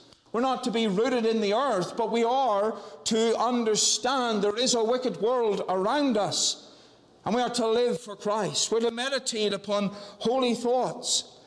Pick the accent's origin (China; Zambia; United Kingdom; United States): United Kingdom; Northern Ireland; born there; I was born in Northern Ireland. I had a Welsh accent. I then had an English accent. And eventually my accent changed back somewhat, though some people would say there's something there that isn't quite Northern Irish.